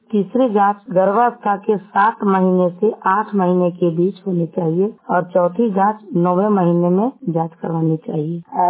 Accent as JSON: {"language": "Hindi", "town": "Sandora", "region": "Bihar", "country": "India", "said": "ग्राम संदोरा परमा पंचायत के रहने वाला हूँ, जिला नवादा परसवपुर।"}